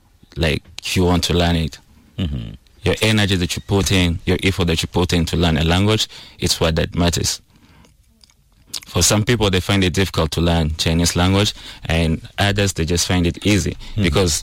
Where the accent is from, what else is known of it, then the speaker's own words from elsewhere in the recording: Western Equatoria, South Sudan; because I'm from Azande